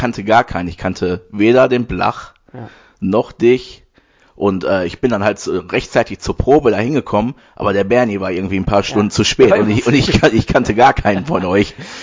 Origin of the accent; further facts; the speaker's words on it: Oberhausen, North Rhine-Westphalia, Germany; moved away as an adult; now in United States; Ende 1980 geboren, also jetzt gerade 42 werden wir das aufnehmen. Und ich komme ursprünglich aus Oberhausen und lebe jetzt seit knapp 20 Jahren in den USA.